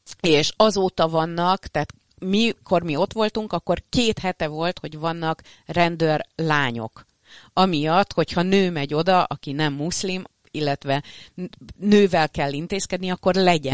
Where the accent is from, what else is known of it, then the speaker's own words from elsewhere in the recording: Hungary; és ő megkérdezte, hogy mi honnan érkeztünk. Mondtam, hogy magyarok vagyunk. Azt addigra már megtanultam, hogy azt így mondani kell hozzá, hogy az Európában van, és hogy Németországhoz közel ez